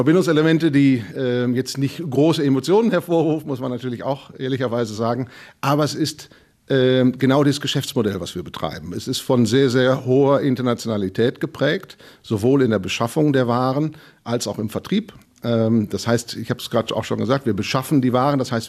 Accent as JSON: {"language": "German", "region": "North Rhine-Westphalia", "country": "Germany", "said": "Ja, ich stamme nicht hier aus der Gegend. Ich bin damals hier hingezogen für Fastbolt. Ich komme ursprünglich auch aus Nordrhein-Westfalen, aber nicht aus dem Westmünsterland. Ich bin hier hingekommen vor 25 Jahren schon."}